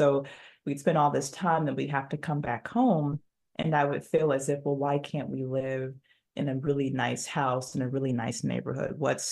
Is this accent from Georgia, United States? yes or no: no; Detroit, Michigan, United States; So I grew up in West Detroit, and I grew up in a neighborhood that was rough.